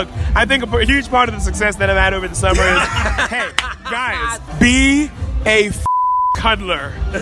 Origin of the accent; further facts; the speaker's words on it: Orange County, California, United States; I am from Orange County.